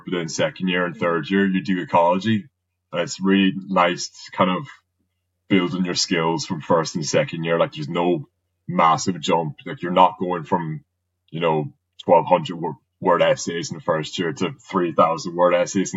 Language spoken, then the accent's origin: English; County Donegal, Ireland; like, I'm from Donegal, it's not too far away.